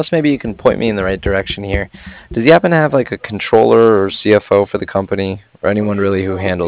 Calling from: Cardiff, Wales, United Kingdom; as in mother at the end. And I was calling from Cardiff.

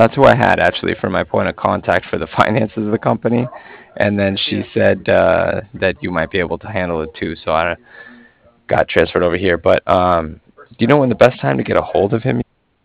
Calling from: Cardiff, Wales, United Kingdom; I was calling from Cardiff.

